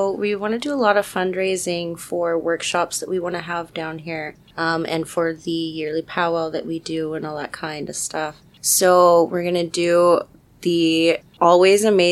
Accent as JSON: {"language": "English", "town": "Potter Valley", "region": "California", "country": "United States", "said": "I am Pomo from Potter Valley, California."}